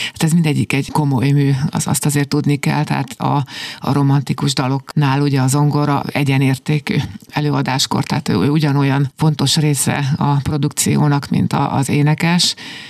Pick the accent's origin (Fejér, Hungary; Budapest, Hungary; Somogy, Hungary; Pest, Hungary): Fejér, Hungary; Nádasladány; born there; nagy álmom, hogy a szülőfalumban, Nádasladányban